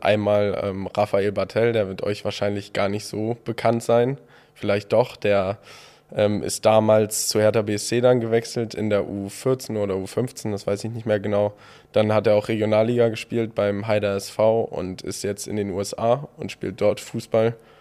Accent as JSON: {"language": "German", "town": "Rostock", "region": "Mecklenburg-Vorpommern", "country": "Germany", "tie": "born or raised there", "said": "geboren in Rostock, aufgewachsen in Rostock. Früher angefangen Fußball zu spielen beim legendären SV Warnow 90 in Evershagen."}